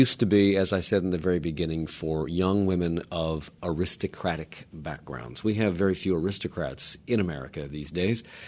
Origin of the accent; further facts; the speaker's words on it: Virginia, United States; And I grew up in Virginia too